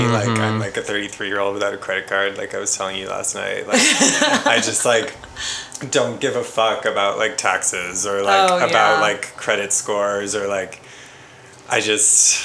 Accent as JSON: {"language": "English", "country": "Canada", "lives_now": "Austin, United States", "said": "Being a Canadian artist or being in Austin?"}